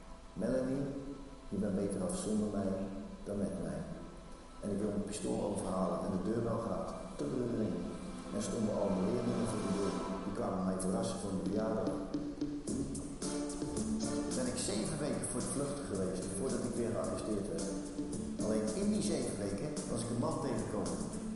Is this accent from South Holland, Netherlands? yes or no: yes; Rotterdam, South Holland, Netherlands; born there; Ik ben geboren in Rotterdam.